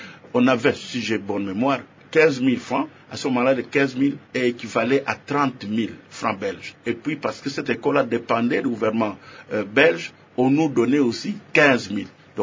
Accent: Bandundu, DR Congo; also born or lived in Kananga; La province de Bandundu, madame.

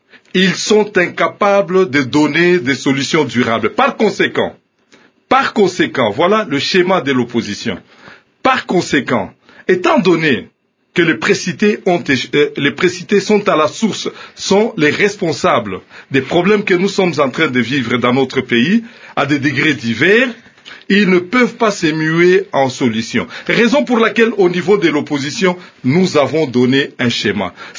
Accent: DR Congo; chez nous en République démocratique du Congo

